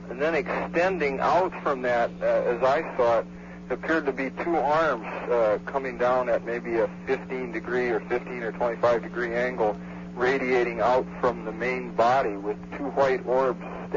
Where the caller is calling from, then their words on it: Milbank, South Dakota, United States; I'm calling from Milbank, South Dakota.